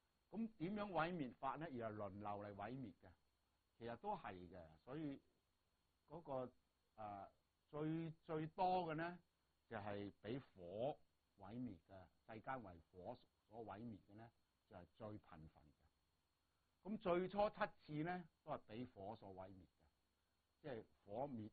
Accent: Guangdong, China; 我哋廣東人最抵死嘅啦

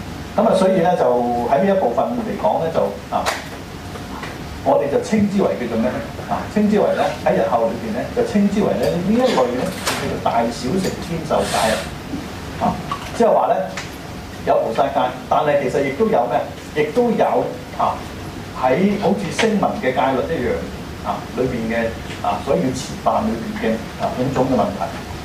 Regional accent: China; 我哋中國人咧就對呢、這個即係、就是、西北瑜伽師

